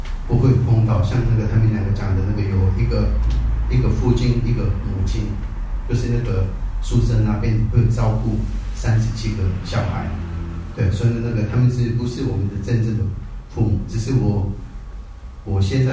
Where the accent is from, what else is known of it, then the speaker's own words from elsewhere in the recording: India; 我是那个在印度出生的第二代西藏人，在印度出生，在印度读书，然后在印度长大。